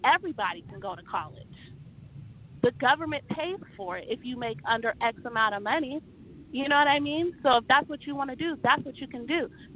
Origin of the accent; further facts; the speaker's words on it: Livermore, California, United States; I am from Livermore, California. We were the only black people from the city that we are from. I went to all white schools. I was the only black girl.